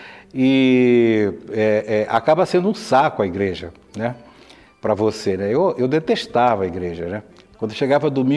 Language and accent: Portuguese; Barra, Bahia, Brazil; born there; Porque eu nasci lá, em Barra do Rio Grande, na margem do Rio São Francisco